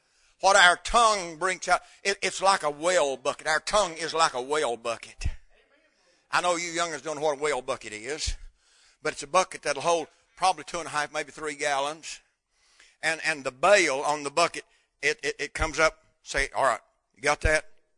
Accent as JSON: {"language": "English", "region": "North Carolina", "country": "United States", "tie": "born or raised there", "said": "Now, where I was raised up in North Carolina, night crawlers filled the yard."}